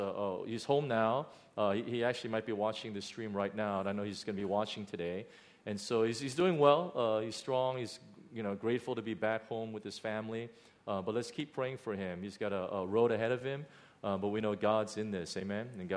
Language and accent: English; United States; look Asian on the outside, but you cut me up, I'm a white person. You know, that's what I thought growing up in America.